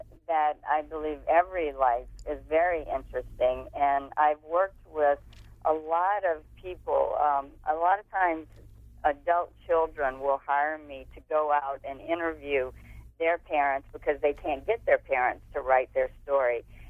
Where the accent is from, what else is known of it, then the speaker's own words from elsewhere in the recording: Louisiana, United States; I started writing for a weekly newspaper in my hometown, South Louisiana, when I was 14.